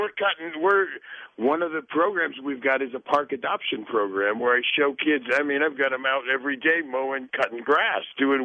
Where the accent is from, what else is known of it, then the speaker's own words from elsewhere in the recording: Indianapolis, Indiana, United States; I am from Indianapolis, Indiana.